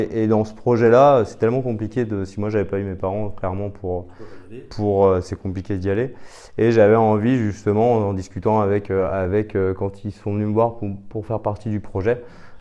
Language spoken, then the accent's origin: French; Angers, Pays de la Loire, France; moi, je suis originaire d'Angers, fils d'entrepreneur dans le bâtiment